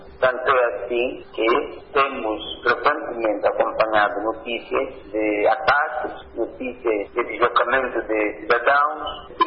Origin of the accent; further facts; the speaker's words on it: Mozambique; Para nós, como moçambicanos